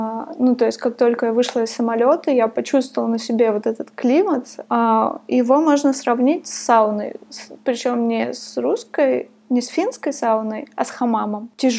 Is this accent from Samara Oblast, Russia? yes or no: no; Divnogorsk, Krasnoyarsk Krai, Russia; born there; Я жила в Красноярске. Я родилась в Дивногорске. Это очень маленький город рядом с Красноярском. Он построен, чтобы обслуживать Красноярскую ГЭС.